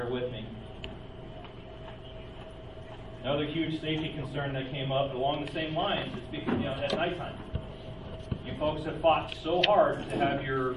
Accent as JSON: {"language": "English", "town": "Las Vegas", "region": "Nevada", "country": "United States", "tie": "born or raised there", "said": "I was raised in Vegas in the 80s. I remember when Rancho was the last street in the town."}